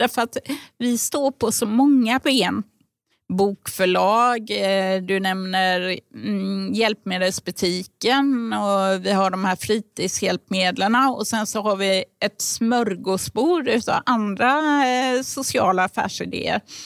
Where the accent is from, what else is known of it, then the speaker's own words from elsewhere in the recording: Gothenburg, Västra Götaland County, Sweden; Jag kommer ju ursprungligen från Göteborg, så att jag har ju fått lärt mig en del under resans gång.